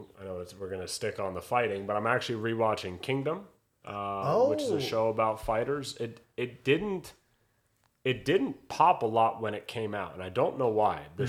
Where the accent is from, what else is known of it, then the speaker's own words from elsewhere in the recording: United States; I'm an American, proud American, yes. Love America, but damn, those British fans are amazing.